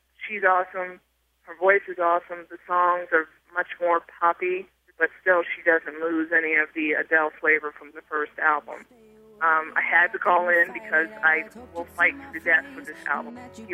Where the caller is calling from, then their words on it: Washington, District of Columbia, United States; I'm calling from Washington, D.C.